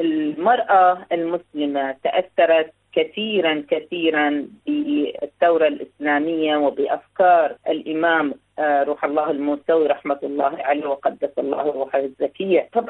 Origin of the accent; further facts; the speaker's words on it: Bahrain; ربما أتكلم عن البحرين لأنها جذوري من البحرين ولأني تربيت وترعرعت في البحرين